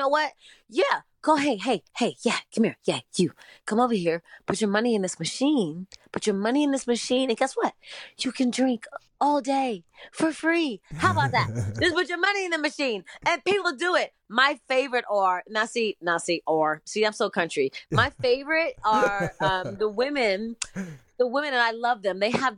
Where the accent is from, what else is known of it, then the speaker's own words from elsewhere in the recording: Las Vegas, Nevada, United States; I'm from Las Vegas, Nevada